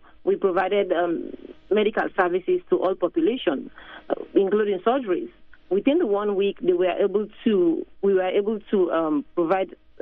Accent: Sierra Leone; So growing up in Sierra Leone, I saw the desperate need to improve healthcare. I was born in one of the remote areas in the village

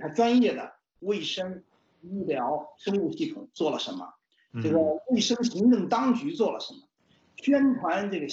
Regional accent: China; 它不仅仅对于我们中国人来检视

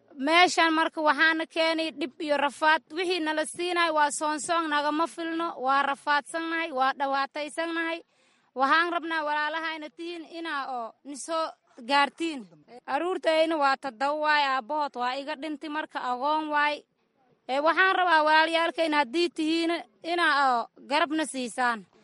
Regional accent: Kamsuume, Lower Juba, Somalia; Aad iyo aad baa u rafaadsannahay. Aniga waxaan ka imaaday degmada oo Kamsuume ah.

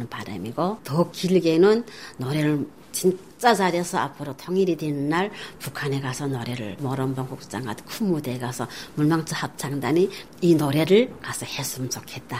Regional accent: North Korea; now in South Korea; 다 같은 북한에서 왔지만

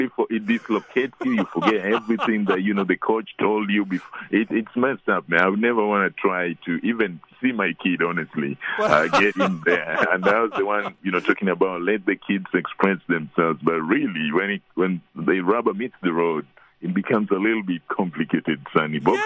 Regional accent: Kenya; English is a second language; moved away as an adult; now in United States; when I came from Kenya and went to the University of Nevada for the first time, you know, my year in the United States.

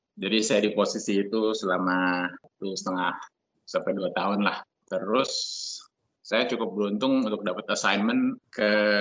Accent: Jakarta, Indonesia; born there; Jakarta, tuh. Indonesia.

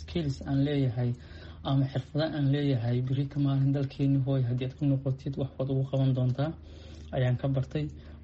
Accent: Eritrea; also born or lived in Somalia; now in Australia; Soomaaliya waxaan kasoo tegay aniga oo yar. Waxaan nolosheyda inta badan aan kusoo qaatay ee aan kusoo barbaaray dalka Eritrea, halkaas oo aan ku aheen qaxooti inta badan muddo ilaa 12 sano ilaa 13 sano ah. Waxaan imid dalka Australia 2013.

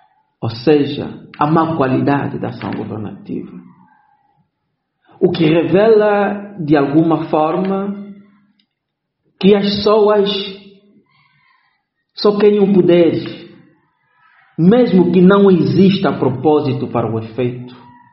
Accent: Angola; pelo facto de nós, como angolanos

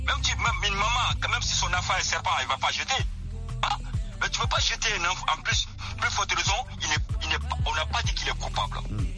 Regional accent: Mali; en tant que Malien

